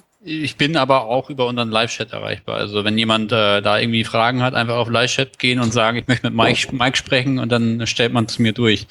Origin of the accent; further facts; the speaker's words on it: Lower Saxony, Germany; Ja, ich komme ja auch aus der Ecke, deswegen weiß ich das.